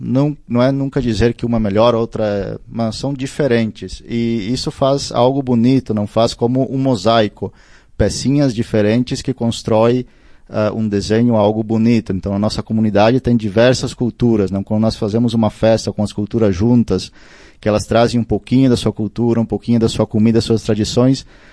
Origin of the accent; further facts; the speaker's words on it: Brazil; quando eu saí do Brasil, fui para as Filipinas estudar, fazer teologia, eu vinha a cada 2 anos.